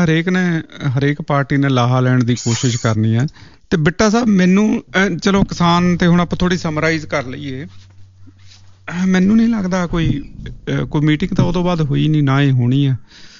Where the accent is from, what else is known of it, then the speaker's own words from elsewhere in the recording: Amritsar, Punjab, India; also born or lived in Mohali; ਮੇਰਾ ਬਚਪਨ ਅੰਮ੍ਰਿਤਸਰ ਅਤੇ ਮੋਹਾਲੀ ਬੀਤਿਆ ਅਤੇ ਦੋਨੋਂ ਸ਼ਹਿਰ ਕਾਫ਼ੀ ਗਰਮ ਰਹੇ ਨੇ।